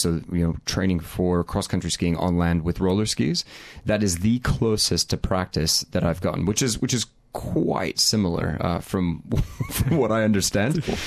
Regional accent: Colorado, United States; You might be able to tell by what's left of my accent. I'm actually originally from Colorado in the U.S.

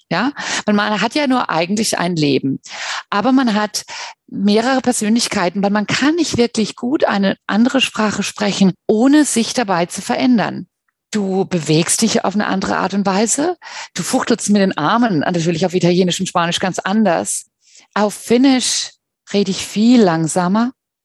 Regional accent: Germany; also born or lived in Finland; now in Australia; Ich bin in Finnland geboren und in Deutschland aufgewachsen. Und seit 1997 schon in Australien.

